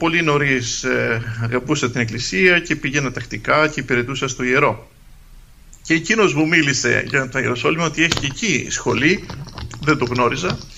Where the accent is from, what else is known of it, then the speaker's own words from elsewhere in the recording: Crete, Greece; Αρχικά, εγώ γεννήθηκα στην Ελλάδα, συγκεκριμένα στην Κρήτη